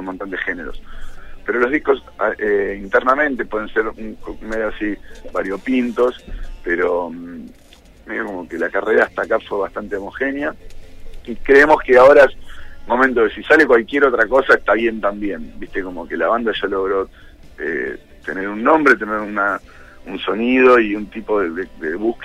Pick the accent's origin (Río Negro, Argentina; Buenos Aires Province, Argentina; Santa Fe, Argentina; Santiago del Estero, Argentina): Buenos Aires Province, Argentina; Junín; amigos de mi pueblo, yo soy de Junín también, igual que la mayoría de ellos.